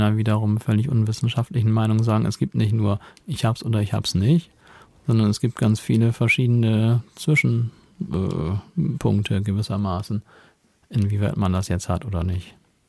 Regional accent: Bremen, Germany; als Bremer

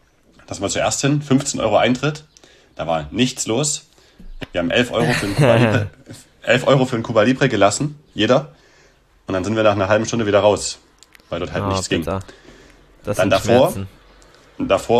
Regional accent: Chemnitz, Saxony, Germany; wir kommen aus Chemnitz

